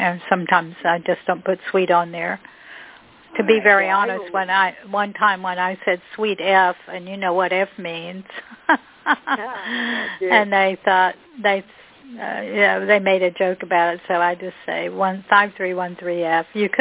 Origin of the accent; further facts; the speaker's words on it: West Virginia, United States; also born or lived in Boston; when I came back to the state, my home state of West Virginia from Boston